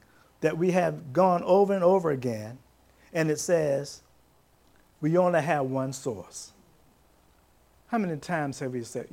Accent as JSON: {"language": "English", "town": "Williamsburg", "region": "Virginia", "country": "United States", "said": "let me tell you, I'm from Williamsburg, the old historical place."}